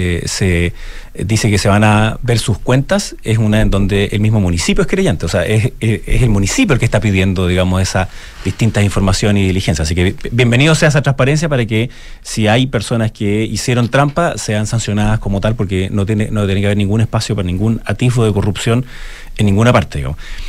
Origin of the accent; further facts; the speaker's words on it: Providencia, Santiago Metropolitan, Chile; born there; now in Lo Barnechea, Chile; Nací en Providencia, efectivamente.